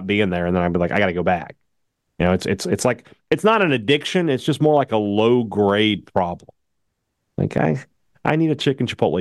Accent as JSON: {"language": "English", "town": "Vicksburg", "region": "Mississippi", "country": "United States", "tie": "born or raised there", "said": "Visit Vicksburg, my hometown."}